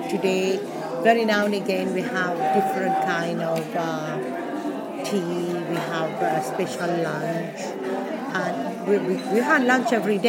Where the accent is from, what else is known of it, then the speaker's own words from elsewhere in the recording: Mauritius; English is a second language; now in London, United Kingdom; You know, I come from Mauritius.